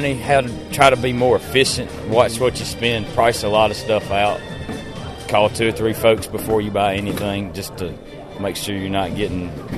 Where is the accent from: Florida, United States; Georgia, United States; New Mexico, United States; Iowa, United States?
Georgia, United States; Madison; from Madison, Georgia. We got a 800 cow dairy farm in the middle of Georgia.